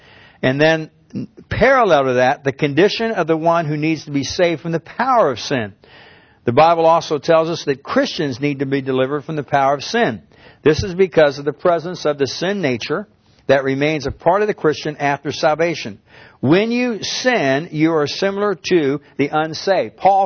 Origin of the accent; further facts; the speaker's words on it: Tulsa, Oklahoma, United States; hi, I'm a pastor from Tulsa.